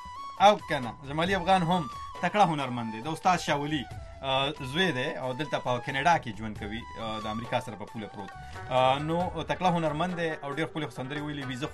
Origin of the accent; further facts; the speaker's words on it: Barawal, Khyber Pakhtunkhwa, Pakistan; زه د دیر برول نه یم